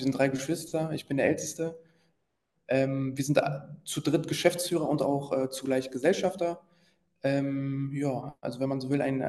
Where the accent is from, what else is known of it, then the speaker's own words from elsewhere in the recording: Goslar, Lower Saxony, Germany; Man muss dazu sagen, ich bin in Goslar geboren und aufgewachsen und zu der Zeit habe ich auch noch in Goslar gelebt.